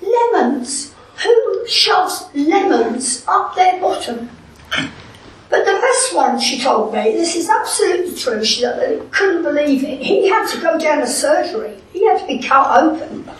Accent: Brighton, South East England, United Kingdom; I was born in Brighton. I was raised in the posh part in the South Downs

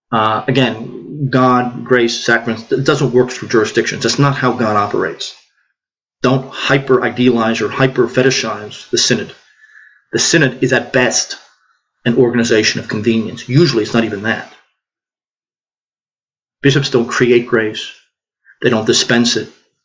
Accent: New Jersey, United States; I'm from New Jersey. He went to the same high school as my father, the St. Peter's Prep.

